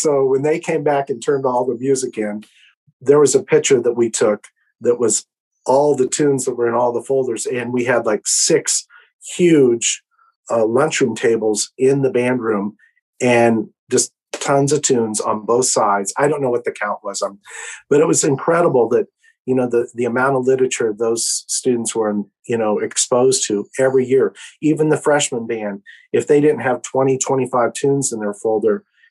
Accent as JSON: {"language": "English", "town": "Kirksville", "region": "Missouri", "country": "United States", "tie": "born or raised there", "said": "I grew up that way in Kirksville, Missouri"}